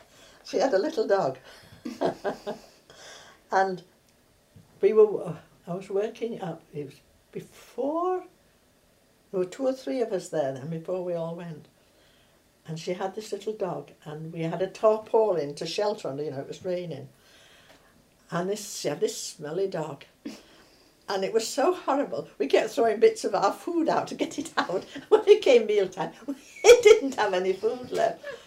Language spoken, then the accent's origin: English; North West England, United Kingdom; I'd had a country childhood. I was born in Cumbria, and I'd had a country childhood.